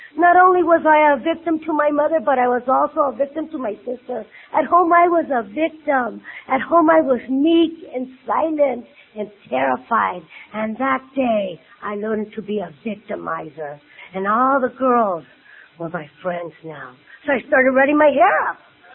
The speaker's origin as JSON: {"language": "English", "town": "Montclair", "region": "California", "country": "United States", "said": "Now, I'm from Montclair. I've never been out of California."}